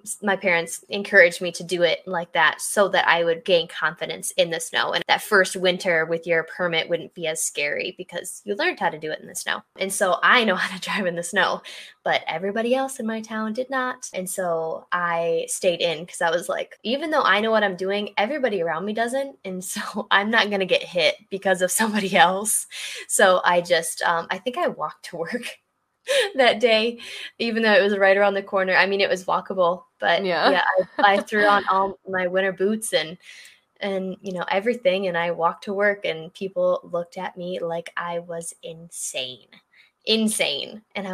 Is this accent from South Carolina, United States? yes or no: no; Michigan, United States; But it will never, because I grew up in Michigan, I don't think it will ever be normal.